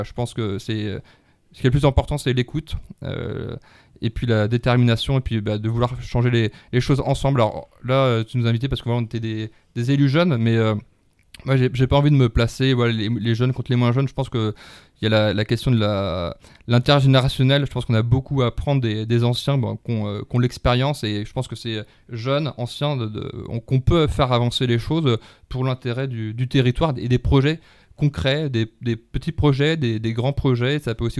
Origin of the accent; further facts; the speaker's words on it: Centre-Val de Loire, France; le Loir-et-Cher, la région Sainte-Loire, où j'ai grandi finalement, en Beauce dans un premier temps, et puis après j'ai fait mes études et je suis revenu en Sologne viticole.